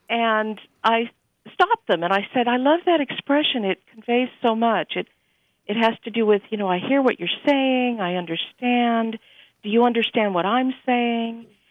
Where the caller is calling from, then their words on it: Pasadena, California, United States; Pasadena.